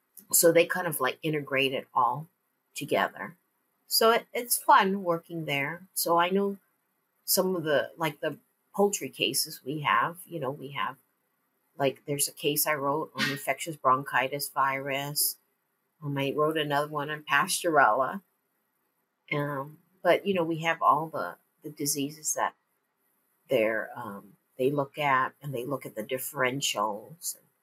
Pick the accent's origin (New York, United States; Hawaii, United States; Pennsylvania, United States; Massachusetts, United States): Hawaii, United States; I remember being that I'm from Hawaii and going to Western Ohio, which is like Port Recovery, for our first meeting.